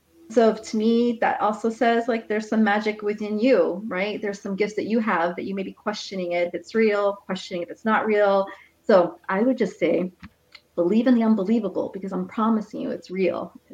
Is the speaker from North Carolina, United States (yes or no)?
no; Texas, United States; Oh, hey, Courtney. I'm from Texas too.